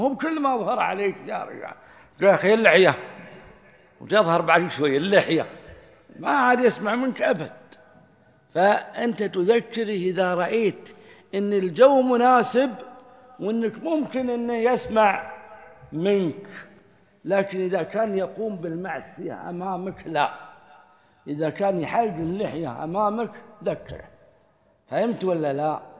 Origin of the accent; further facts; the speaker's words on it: Saudi Arabia; عندنا في السعودية